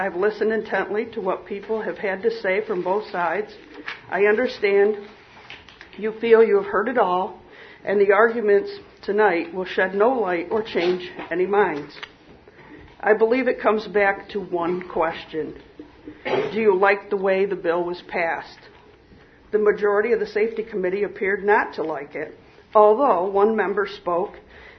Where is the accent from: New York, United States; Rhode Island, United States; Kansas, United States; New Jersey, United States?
New York, United States; Newfield; I'm from Newfield. I'd like to say I've lived there most of my life, and I'm probably a seventh or eighth generation Tompkins County resident.